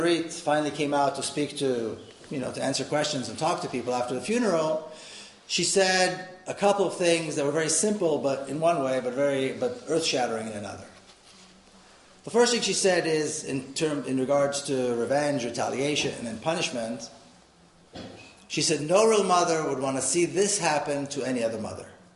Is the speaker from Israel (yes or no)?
yes; Jerusalem, Jerusalem District, Israel; moved away as an adult; now in San Diego, United States; Now, I was born and raised in Jerusalem. I lived there half my life. The first time I met Palestinians was during these meetings in San Diego in the United States.